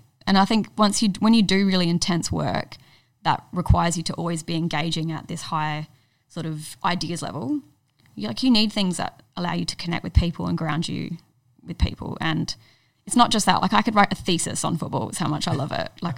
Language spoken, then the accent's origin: English; Adelaide, South Australia, Australia; born there; I was born in Adelaide, in the western suburbs of Adelaide.